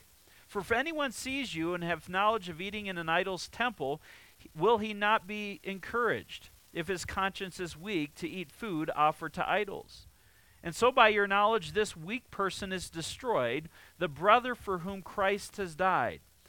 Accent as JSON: {"language": "English", "town": "Mount Pleasant", "region": "Michigan", "country": "United States", "tie": "born or raised there", "said": "It was actually based out of Grand Rapids, Michigan. We grew up in Mount Pleasant, just a couple hours away"}